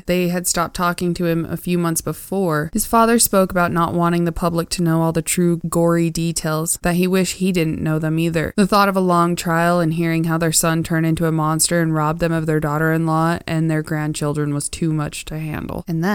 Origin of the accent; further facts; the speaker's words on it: Tillamook, Oregon, United States; I grew up in Tillamook. We didn't deal with crazy things like that.